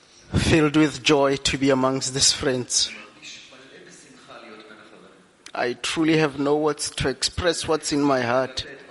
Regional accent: South Africa; from South Africa.

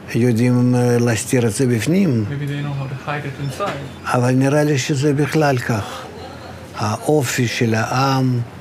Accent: Russia; also born or lived in Lithuania; now in Israel; אני גם כן מרוסיה עברתי לליטה, ומליטה לישראל. בשנת 74 הגעתי לישראל.

